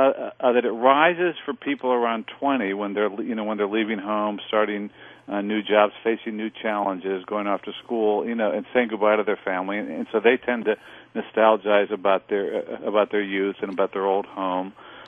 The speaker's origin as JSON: {"language": "English", "region": "Midwest", "country": "United States", "tie": "born or raised there", "also_born_or_lived": "Minneapolis, United States", "said": "I grew up somewhere in the Midwest."}